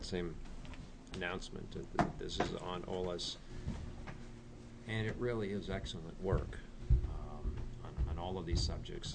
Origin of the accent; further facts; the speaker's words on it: Beaverton, Oregon, United States; I'm from the Beaverton area, so I, like you, have become something of an expert on the issue of congestion